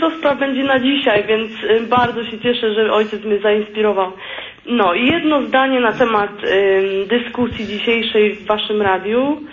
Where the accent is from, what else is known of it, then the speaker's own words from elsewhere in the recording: Pobiedziska, Greater Poland Voivodeship, Poland; z Pobiedzisk.